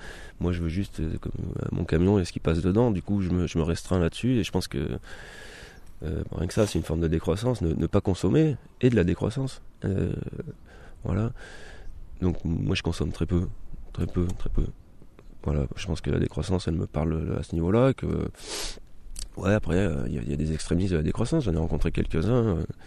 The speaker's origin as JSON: {"language": "French", "region": "Auvergne-Rhône-Alpes", "country": "France", "said": "alors je suis auvergnat, hein."}